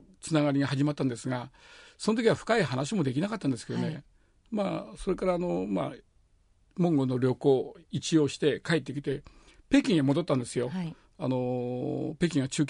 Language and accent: Japanese; India; チベット2世になりますね。亡命政府が出てから、 インドで生まれて育ってますからね、